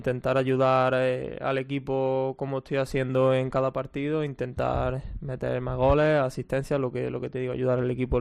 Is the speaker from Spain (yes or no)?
yes; Spain; Y aparte estoy en mi país, en España, y entonces entiendo mejor los estilos de juego.